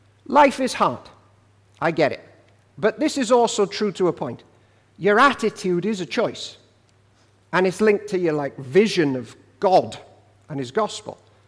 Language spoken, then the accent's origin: English; Wales, United Kingdom; I'm Welsh, and in the winter and the rain, I'm going to be even sad.